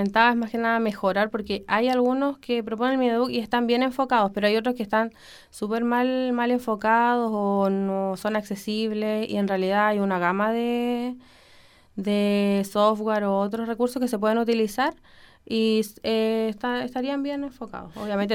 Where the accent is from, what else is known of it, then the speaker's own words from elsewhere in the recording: Osorno, Los Lagos, Chile; estoy en tercero de Educación Diferencial, tengo 22 años, soy de acá de Osorno.